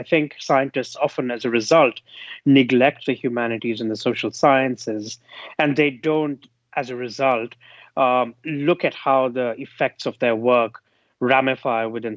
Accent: India; I'm Indian myself

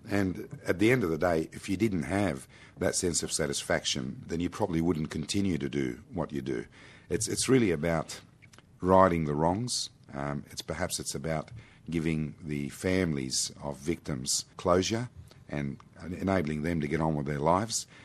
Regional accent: Australia; I am an Arab by birth, and I'm quite proud of being an Australian, but I think I'm even more proud of being an Arab. And I'm fluent in the language, and I do have some cultural awareness.

